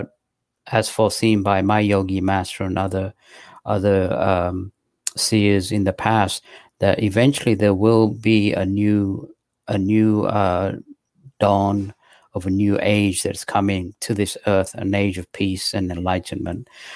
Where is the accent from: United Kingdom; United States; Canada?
United Kingdom; England; also born or lived in South Asia; coming from South Asia, even though I was raised in England